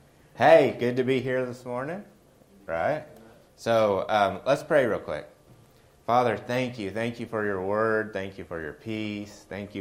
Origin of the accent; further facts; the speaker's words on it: Oklahoma, United States; moved away; So funny, like when I first moved up here, growing up in Oklahoma, especially Western Oklahoma, my grandpa had a saying, never turn down rain or a newborn baby calf.